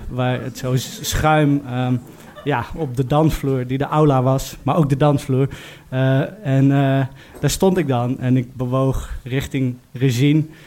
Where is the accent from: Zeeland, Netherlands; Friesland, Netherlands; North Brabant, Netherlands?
Zeeland, Netherlands; ik kom uit Zeeland. Ik ben de zoon van een dierenwinkelier.